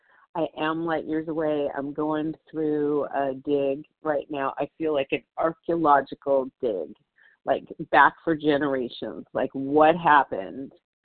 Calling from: California, United States; I'm calling from Southern California, and it's gray and gloomy over here by the beach.

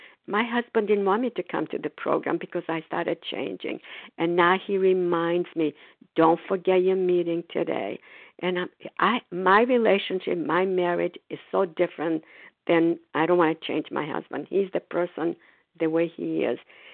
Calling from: Foxborough, Massachusetts, United States; I'm calling from Foxborough, Massachusetts.

